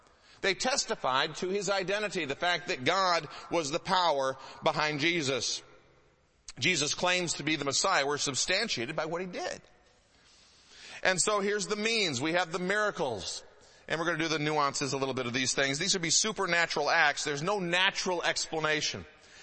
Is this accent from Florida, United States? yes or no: no; Michigan, United States; when I was a kid, I grew up in a part of the country where South Hill would be called a mountain. I grew up in Michigan.